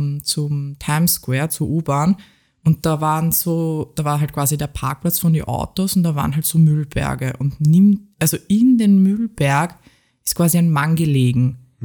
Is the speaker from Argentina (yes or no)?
no; Austria; Ja, also es ist halt viel lauter als bei uns in Österreich zum Beispiel.